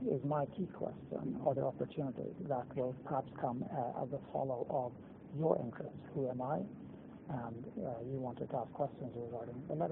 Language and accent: English; Canada; now in Sweden; I grew up in Canada.